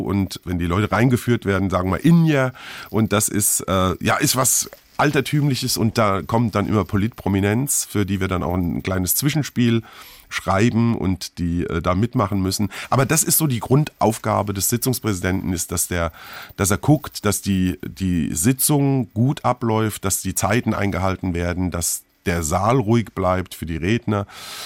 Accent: Mainz, Rhineland-Palatinate, Germany; Als Mainzer hat man gefühlt so einen Höhepunkt, was die Saalfastnacht angeht.

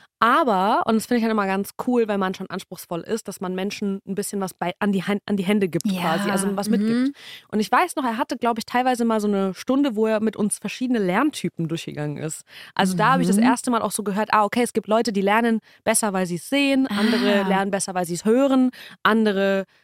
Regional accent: Bavaria, Germany; bei uns in Bayern ist man relativ schnell auf die Fresse geflogen, wenn man das nicht geschafft hat zu lernen

